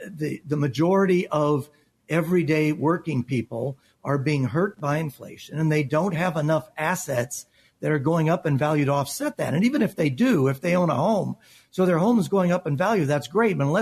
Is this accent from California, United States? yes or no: yes; Los Angeles, California, United States; born there; moved away; we are both expats from California, and I was born there in Los Angeles.